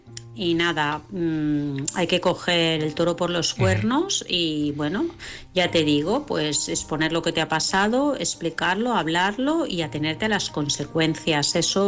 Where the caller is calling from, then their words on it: Vilassar, Catalonia, Spain; de Vilassar.